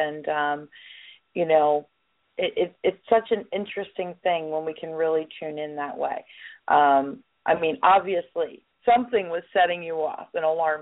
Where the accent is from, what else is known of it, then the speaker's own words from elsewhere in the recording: Pennsylvania, United States; now in Florida, United States; and I grew up near Gettysburg, imagine.